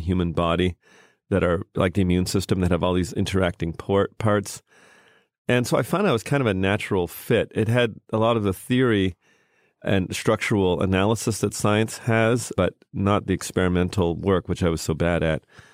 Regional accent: Canada; also born or lived in United States; I grew up in Canada, but I was born in America.

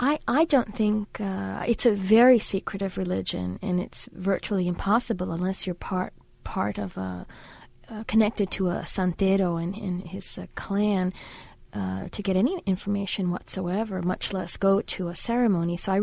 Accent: New York, United States; I grew up in New York, in Queens, and in Brooklyn.

